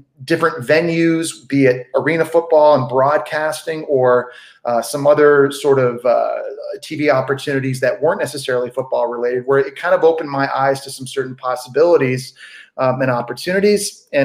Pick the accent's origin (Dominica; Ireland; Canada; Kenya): Canada; The problem, obviously, growing up in Canada is that it's a country dominated by hockey.